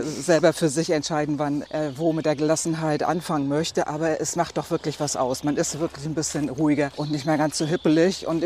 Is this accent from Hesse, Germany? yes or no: no; Rostock, Mecklenburg-Vorpommern, Germany; Also als ganz normale DDR-Bürgerin sozusagen bin ich hier in Rostock aufgewachsen